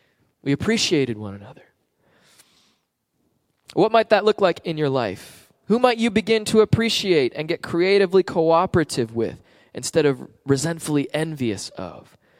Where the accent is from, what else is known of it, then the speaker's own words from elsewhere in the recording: Florida, United States; Growing up in Florida and living near the water